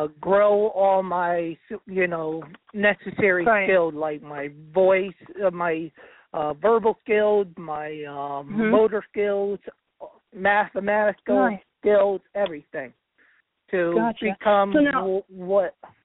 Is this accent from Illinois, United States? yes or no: no; Latham, New York, United States; just a few minutes from my hometown of Latham. The school is in Troy, New York, one of the suburbs of Albany.